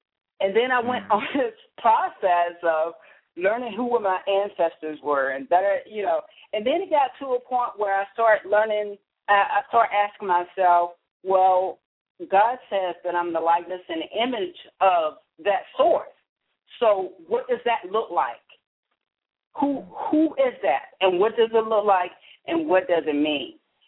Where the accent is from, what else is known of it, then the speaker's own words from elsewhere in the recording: Alabama, United States; For an example, I came from Alabama. The history that I learned from Alabama in regards to my ancestors is about slavery.